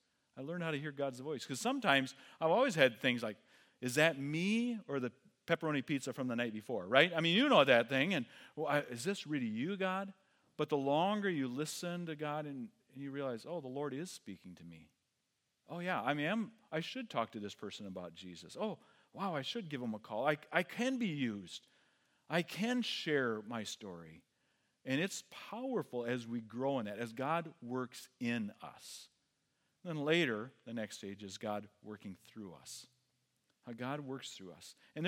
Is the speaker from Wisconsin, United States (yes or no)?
yes; Wisconsin, United States; I grew up in Wisconsin, where every weekend, every 15-year-old drank a case of beer, okay?